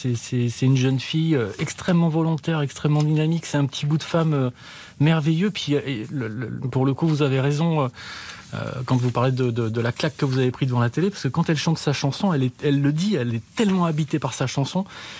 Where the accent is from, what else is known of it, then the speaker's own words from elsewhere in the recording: France; Il y a eu une vraie bascule chez nous en France au moment d'…